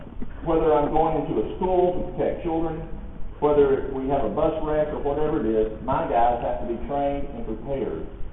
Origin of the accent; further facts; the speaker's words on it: Tennessee, United States; I'm from East Tennessee in Appalachian Mountains.